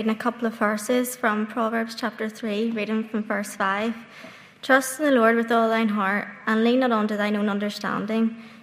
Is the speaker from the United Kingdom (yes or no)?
yes; Northern Ireland, United Kingdom; born there; I was born in the Ulster Hospital, approximately 10 minutes from this building, on the 10th of August, 1999. I was brought up in a Christian home where both my parents were saved.